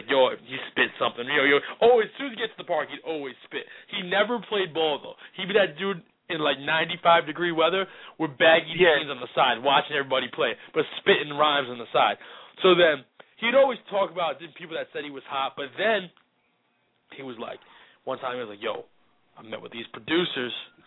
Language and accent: English; New York City, New York, United States; But we're both from the North Bronx. I mean, I grew up off Gun Hill.